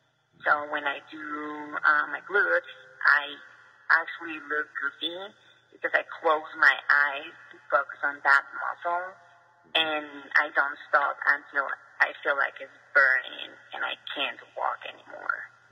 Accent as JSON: {"language": "English", "country": "Colombia", "tie": "born or raised there", "said": "I think what helps me is I was raised in Colombia, and we don't have that kind of food like so easy."}